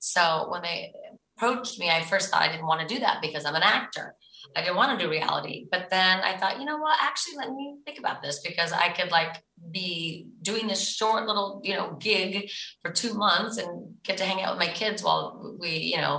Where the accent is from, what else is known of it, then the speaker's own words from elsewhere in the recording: Ireland; No, I am. I'm like 100% Irish.